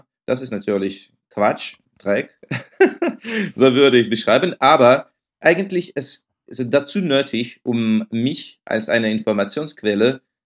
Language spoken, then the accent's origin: German; Russia; aus den 7 Büchern, die ich bisher geschrieben habe. 6 sind meiner Heimat gewidmet, Russland.